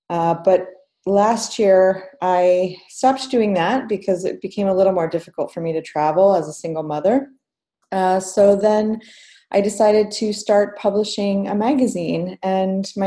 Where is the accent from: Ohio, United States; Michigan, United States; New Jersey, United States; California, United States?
New Jersey, United States; moved away as an adult; also born or lived in Bali; I grew up in New Jersey, and as soon as I finished high school, I moved away, and I've been moving around pretty much ever since.